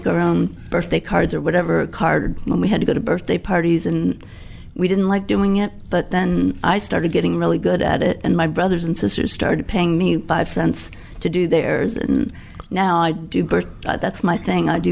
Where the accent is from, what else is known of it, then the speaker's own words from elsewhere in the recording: Washington, District of Columbia, United States; Washington, D.C., native.